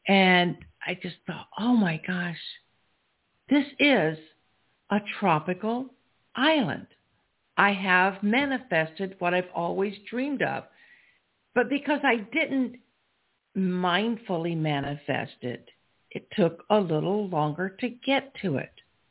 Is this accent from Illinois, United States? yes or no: no; South Carolina, United States; Now, I grew up in South Carolina, or maybe I should say, I grew up in South Carolina.